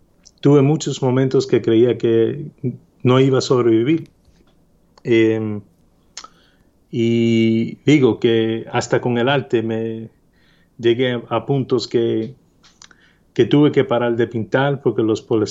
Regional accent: New York, United States; yo nací en Nueva York en enero 21 del 1978, en un barrio que se llama Washington Heights.

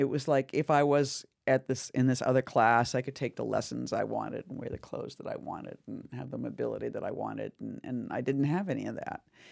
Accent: Massachusetts, United States; it's sort of like growing up in Massachusetts, it was like on the wall was the Pope and Jack Kennedy.

